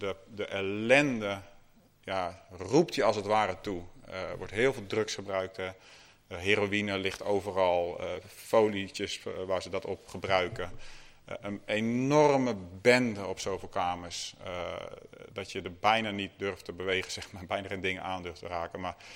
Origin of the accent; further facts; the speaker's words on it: Scherpenzeel, Gelderland, Netherlands; Ik kom van de Bijbelbelt, zoals ze dat noemen. Echt het hartje van de Bijbelbelt, vlakbij Veenendaal, uit Scherpenzeel.